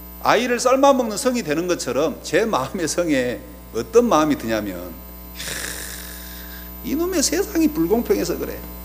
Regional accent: Beolgyo, South Jeolla, South Korea; 제가 예수님을 만나기 전에 저는 시골에서 태어나고 자랐습니다. 제가 고향이 보성 벌교인데, 여기 벌교분들 몇 분 계시더라고요. 벌교인데 그 산자락에, 저희 집은 이렇게 이제 그 산자락에 있는데, 우리나라 최남단 미사일 기지가 있는 그 기지 산자락에

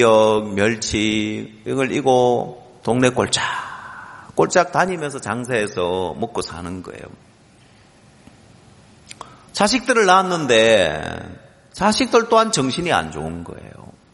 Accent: Ulsan, South Korea; 제가 고향이 울산이니까 경주하고 가깝잖아요.

